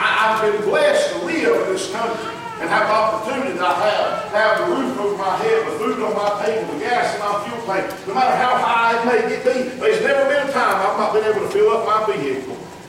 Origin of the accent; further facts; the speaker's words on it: United States; born there; What a blessing it is that I was born here in the United States of America.